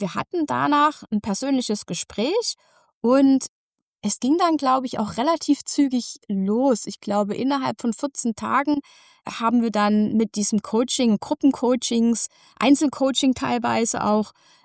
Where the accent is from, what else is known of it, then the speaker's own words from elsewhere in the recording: Germany; Wir als Deutsche sind da vielleicht, und bin da genauso geprägt